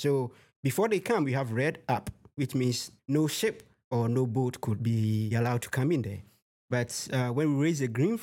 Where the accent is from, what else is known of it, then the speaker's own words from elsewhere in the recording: Accra, Greater Accra, Ghana; English is a second language; moved away as an adult; I'm originally from Accra, Ghana. I was born and raised. I came here when I was like already old, like 25 years old.